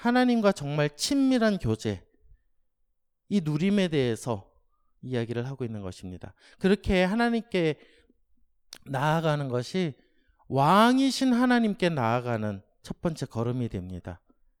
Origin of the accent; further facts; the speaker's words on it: Daejeon, South Korea; also born or lived in Cheonan; 저는 1980년도 4월 14일 천안에서 태어났습니다. 그리고 돌이 되기 전에 대전으로 이사를 왔는데요.